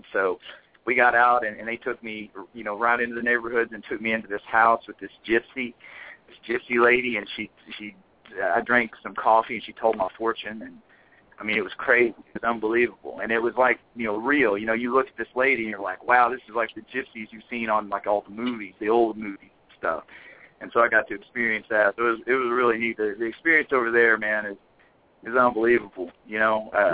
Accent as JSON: {"language": "English", "country": "United States", "said": "And I guess because being American, they just assumed that I was a cokehead."}